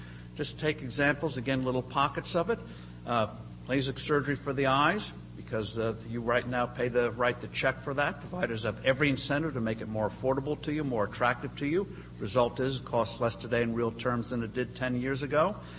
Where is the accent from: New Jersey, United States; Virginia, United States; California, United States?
New Jersey, United States; I come from New Jersey. We have crazy regulations there